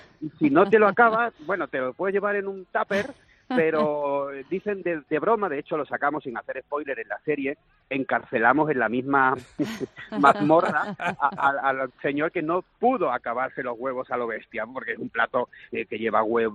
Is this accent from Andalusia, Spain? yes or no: yes; Andalusia, Spain; yo soy andaluz, a mucha honra